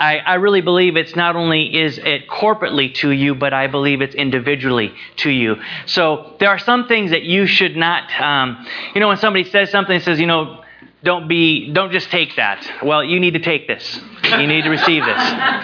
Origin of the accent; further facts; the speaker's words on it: Minnesota, United States; also born or lived in South Dakota; Now, I grew up in Minnesota and South Dakota.